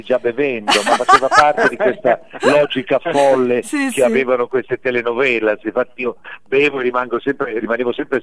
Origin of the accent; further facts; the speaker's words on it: Genoa, Liguria, Italy; Io che sono genovese lo ricordo con un particolare sacrificio